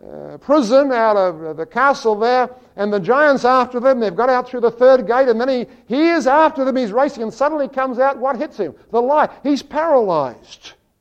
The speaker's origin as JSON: {"language": "English", "town": "Melbourne", "region": "Victoria", "country": "Australia", "said": "I come from Melbourne, Victoria."}